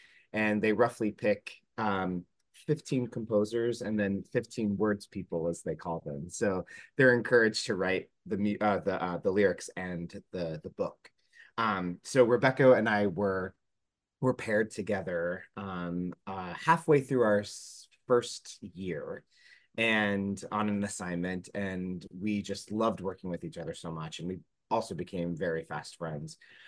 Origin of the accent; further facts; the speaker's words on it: Columbus, Ohio, United States; I'm from Ohio. I was like, what? It's a beautiful title. What is this? So I click on it, and then it said in Columbus, comma. I'm like, that's my hometown.